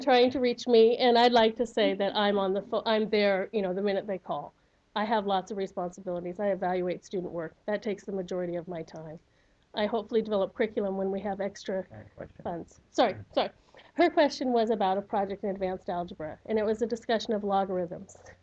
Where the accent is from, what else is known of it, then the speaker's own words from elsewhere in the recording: Anchorage, Alaska, United States; I have to admit, I grew up in Anchorage, lifelong resident, had never heard of Alyeska.